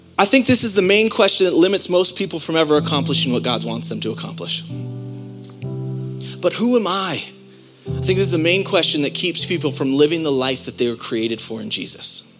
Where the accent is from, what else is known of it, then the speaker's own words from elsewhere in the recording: San Diego, California, United States; I remember when I was a kid, I grew up in San Diego, and in San Diego, people have swimming pools in their backyard, right?